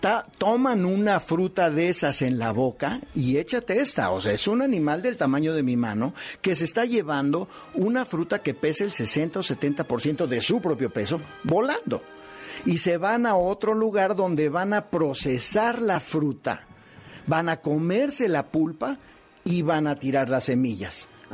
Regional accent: Mexico; como mexicanos, todos los que estamos en esta mesa

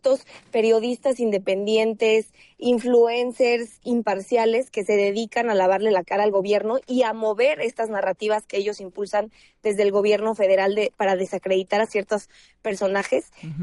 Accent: Michoacán, Mexico; que yo, por cierto, soy michoacana. Estaba yo en Michoacán

